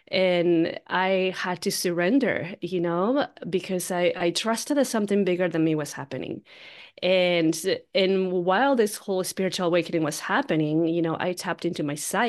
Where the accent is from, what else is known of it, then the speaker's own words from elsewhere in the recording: Peru; I'm like, okay, maybe it's because I'm from Peru, but then come to find out years later that my grandpa spoke Quechua, you know.